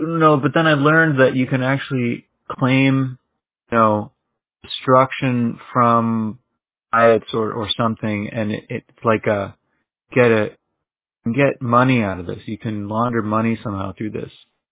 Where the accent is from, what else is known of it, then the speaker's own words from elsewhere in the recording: Minneapolis, Minnesota, United States; Yeah, I'm from the Twin Cities.